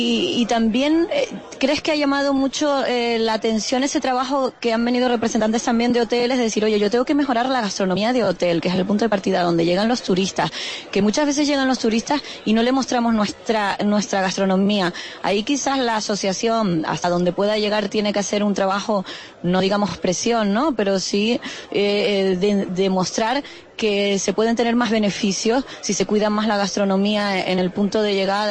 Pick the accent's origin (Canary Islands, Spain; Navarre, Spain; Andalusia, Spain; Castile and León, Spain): Canary Islands, Spain; a los que somos de Tenerife y a los que no son de Tenerife